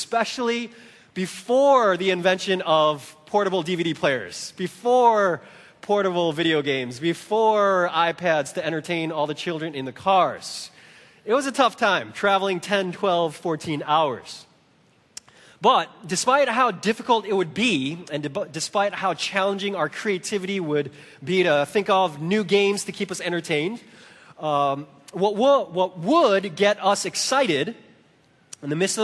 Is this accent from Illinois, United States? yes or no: yes; Chicago, Illinois, United States; my family and I, though we grew up in Chicago, we did a lot of road trips each summer.